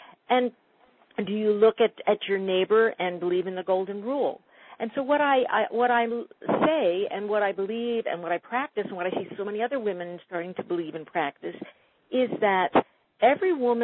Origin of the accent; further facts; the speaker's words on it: Albany, New York, United States; I grew up in Albany, New York, and we used to go down there and get a cork because we had those little cork guns